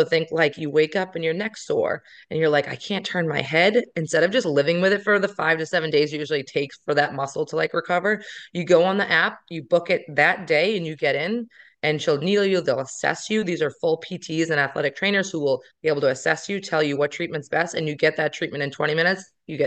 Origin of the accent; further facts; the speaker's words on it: Wakefield, Massachusetts, United States; Yeah. So I grew up in Wakefield, Mass, and that's actually where our first studio was.